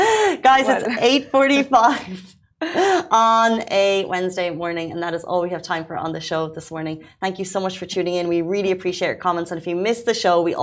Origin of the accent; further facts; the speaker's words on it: Ireland; I remember growing up, I don't know if we had access, growing up in Ireland, if there were so many meteor showers